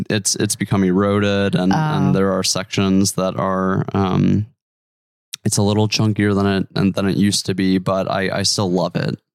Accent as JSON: {"language": "English", "region": "Wisconsin", "country": "United States", "tie": "born or raised there", "lives_now": "Virginia, United States", "said": "And growing up in Wisconsin, we did not have the types of rocks to ride on that are out here in Virginia."}